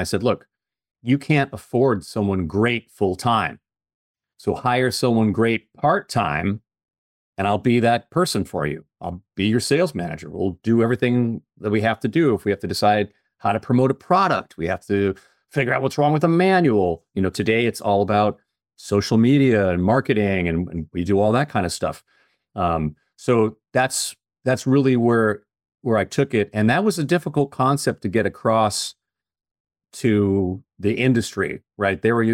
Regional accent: Guatemala; I'm from Guatemala.

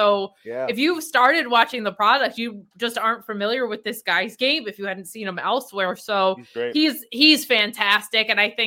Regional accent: New York, United States; I don't know if it's just because I'm from New York

